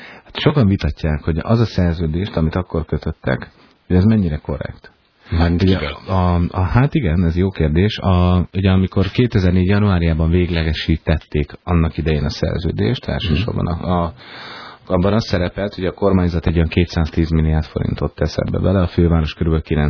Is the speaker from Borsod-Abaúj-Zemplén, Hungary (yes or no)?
yes; Miskolc, Borsod-Abaúj-Zemplén, Hungary; erre tudok konkrét példát, például Miskolc, a szülővárosom